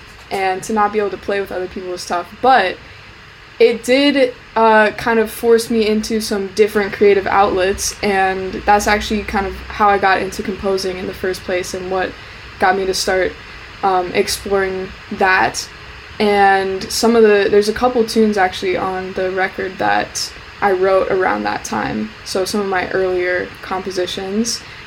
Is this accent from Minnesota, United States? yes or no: yes; Minnesota, United States; I grew up in Minnesota, actually.